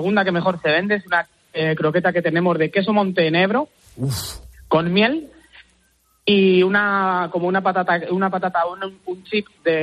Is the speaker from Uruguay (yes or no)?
no; Toledo, Castilla-La Mancha, Spain; que yo soy de Toledo.